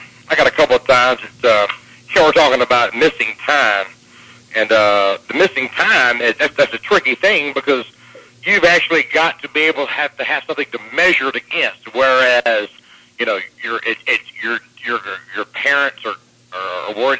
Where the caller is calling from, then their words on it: Atlanta, Georgia, United States; in Atlanta.